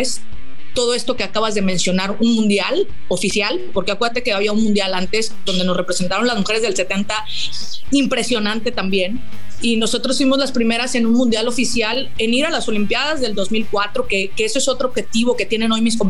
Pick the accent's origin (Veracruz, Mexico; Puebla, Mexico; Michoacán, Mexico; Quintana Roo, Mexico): Quintana Roo, Mexico; Cancún; crecimos aquí en Cancún, era un pueblito, era un lugar. Yo nací en Cancún, una ciudad pequeñita.